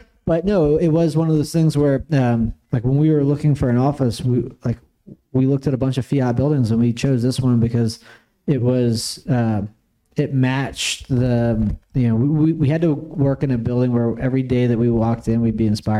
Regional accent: Texas, United States; I'm an American and a Texan.

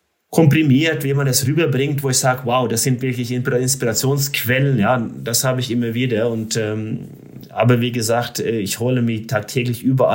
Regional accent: Røros, Trøndelag, Norway; Ich war vorletzte Woche in meiner Heimat in Rörus und da haben wir ganz viel Schnee

